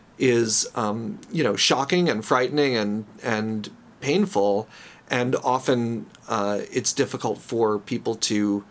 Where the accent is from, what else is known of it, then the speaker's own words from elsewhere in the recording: New York, United States; I grew up in New York. I was a sighted kid until I was almost 5